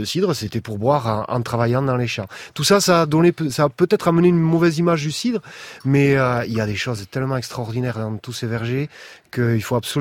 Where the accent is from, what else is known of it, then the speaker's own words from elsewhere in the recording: Nouvelle-Aquitaine, France; Ouais, je viens du Pays Basque